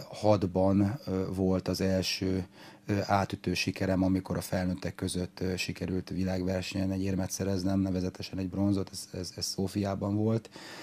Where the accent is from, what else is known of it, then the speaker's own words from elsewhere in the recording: Budapest, Hungary; több mint 35 éve, úgyhogy valóban Törzsgyökere Zuglói vagyok, ugye nekem már a szüleim, sőt már a nagyszüleim is itt laktak, úgyhogy hát minden szállal kötődök Zuglóhoz